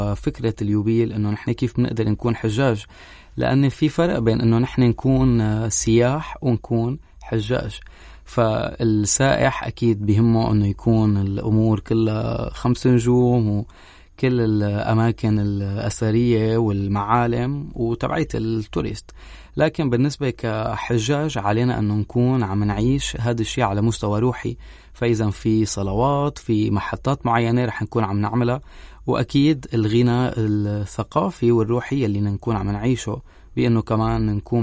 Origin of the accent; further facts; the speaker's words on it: Syria; وبالتالي بالنسبة لنا كسوريين هذا الشيء عنانا كتير